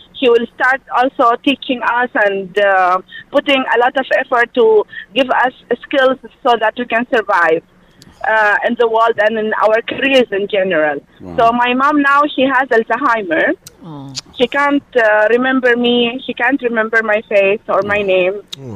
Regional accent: Sudan; We are from Sudan.

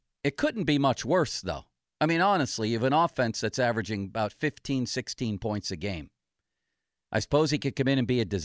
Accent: Buffalo, New York, United States; I know where I grew up in Buffalo

